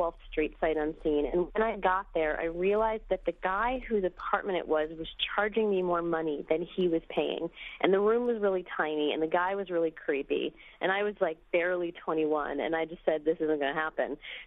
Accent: Chicago, Illinois, United States; also born or lived in Detroit; First in Detroit and then in Chicago. We lived in Detroit till I was 10. Then she remarried and we moved to the Chicago suburbs when I was almost 11, okay.

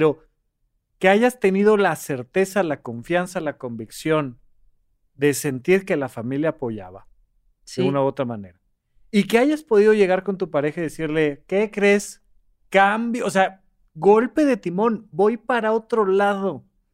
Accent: Toluca, State of Mexico, Mexico; now in Mexico City, Mexico; yo me salgo de Toluca, me vengo a la Ciudad de México...

